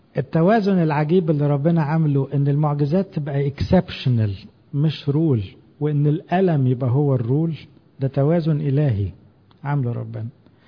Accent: Egypt; ما احناش كمصريين متعودين ننزل الشارع

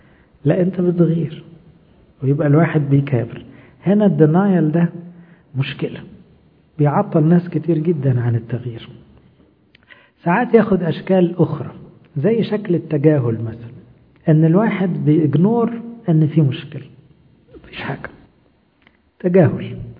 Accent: Egypt; عندنا في مصر بقى البلد والحكومة والمرور والحر

